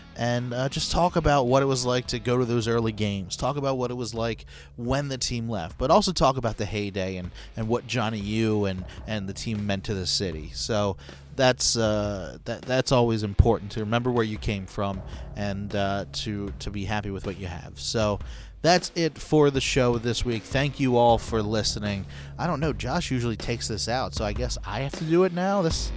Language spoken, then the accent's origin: English; Baltimore, Maryland, United States; I guess it's because I grew up in Baltimore. I didn't have a team when I was born